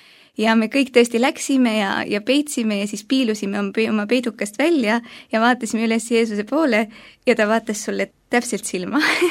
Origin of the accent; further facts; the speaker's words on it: Saare County, Estonia; Nii et olen Saaremalt, jah.